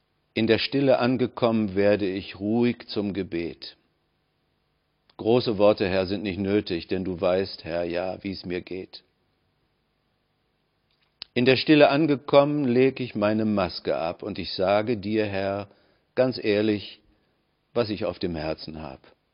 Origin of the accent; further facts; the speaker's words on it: Lower Saxony, Germany; sozusagen aus meiner Heimat in Niedersachsen